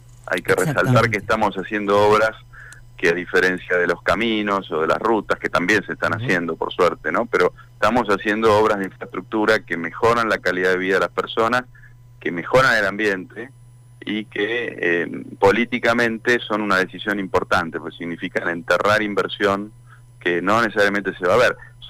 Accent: Argentina

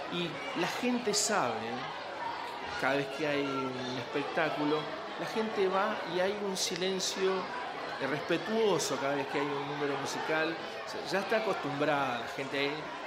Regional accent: Rosario, Santa Fe, Argentina; moved away; Bueno, me pasó cuando salí de Rosario que uno tiene sus maneras de hablar, sus códigos

